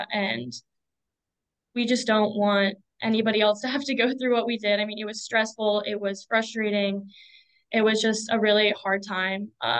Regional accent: Georgia, United States; I'm from Georgia. Personally, I started swimming there when I was about 5 years old.

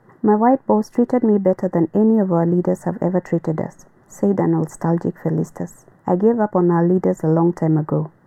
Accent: Warirota, Kenya; I grew up in Warirota and went to school with many of these guys, so we interact

